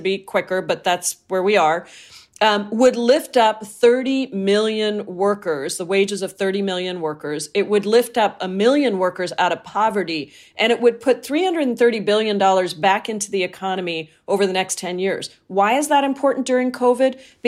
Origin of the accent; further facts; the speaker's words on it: Washington, United States; I'm, of course, proud that I come from Washington State.